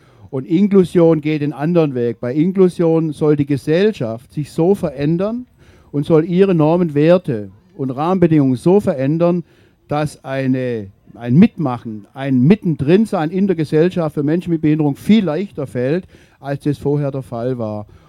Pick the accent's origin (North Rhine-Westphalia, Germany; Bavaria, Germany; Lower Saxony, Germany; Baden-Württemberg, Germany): Baden-Württemberg, Germany; Tübingen; aber in meiner Heimatstadt Tübingen ist es eine bare Selbstverständlichkeit